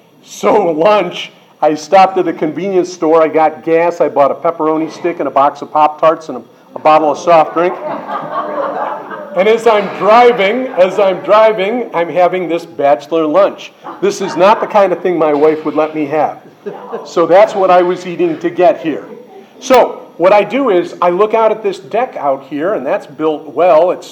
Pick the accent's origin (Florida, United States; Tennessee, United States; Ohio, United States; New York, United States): New York, United States; I grew up in New York State, not in the city, not on the Long Island. But I'm an upstate New York hillbilly. The kids from New York City tell me I sound like Gomer Pyle to them.